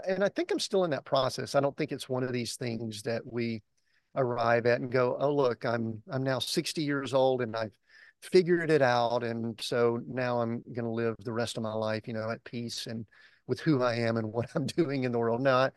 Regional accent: Atlanta, Georgia, United States; I grew up in the South, in the Atlanta, Georgia area.

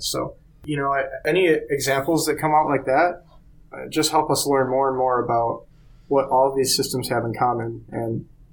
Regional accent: Wisconsin, United States; I grew up surfing on Lake Michigan in Wisconsin.

